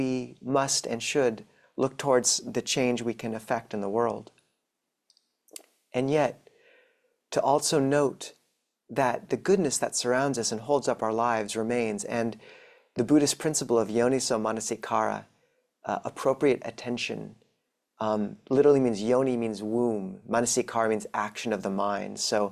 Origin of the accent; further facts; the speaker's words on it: Spokane, Washington, United States; now in Seattle, United States; I grew up in Spokane and went to college in Portland before going off to Thailand, where I lived for about 7 years, and 4 years ago came back to Seattle on election night.